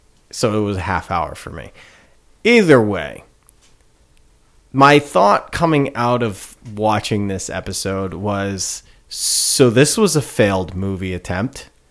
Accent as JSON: {"language": "English", "region": "New England", "country": "United States", "said": "We're from New England."}